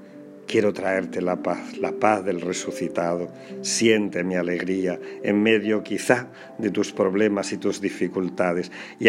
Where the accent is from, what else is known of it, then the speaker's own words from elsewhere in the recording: Porcuna, Andalusia, Spain; También muchas felicidades al pueblo de Andújar, cerquita de mi pueblo de Porcuna